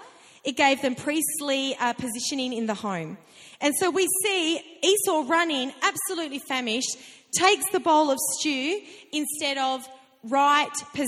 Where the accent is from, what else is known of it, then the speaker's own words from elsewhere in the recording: Perth, Western Australia, Australia; now in Sutherland Shire, Australia; we live in the Shire, and Shire people don't like the cold. I'm originally from Perth, I love winter